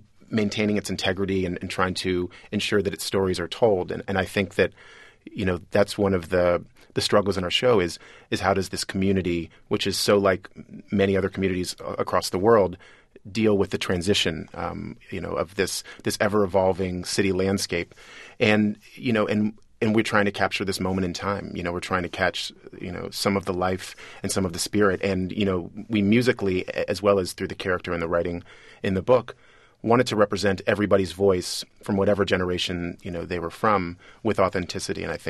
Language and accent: English; Alexandria, Virginia, United States; Well, full disclosure, I'm from Alexandria, Virginia, originally.